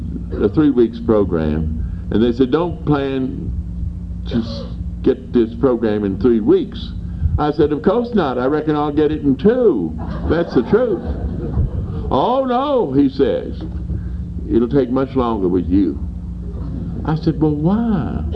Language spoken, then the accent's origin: English; Birmingham, Alabama, United States; I came from Birmingham, Alabama. The temperature was 65.